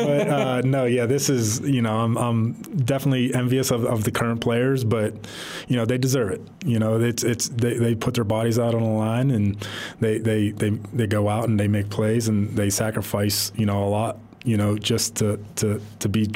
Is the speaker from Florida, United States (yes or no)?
no; Pennsylvania, United States; I grew up in Pennsylvania. I grew up a Steeler fan.